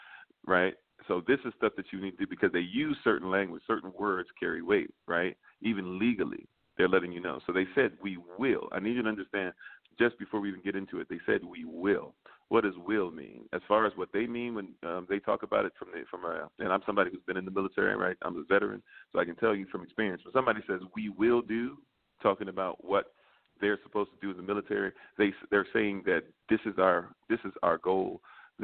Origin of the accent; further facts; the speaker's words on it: United States; I'm a Republican, I'm a Democrat, or even because I'm an American.